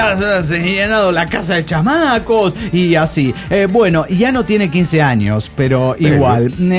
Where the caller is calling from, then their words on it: La Paz, Bolivia; de La Paz, Bolivia.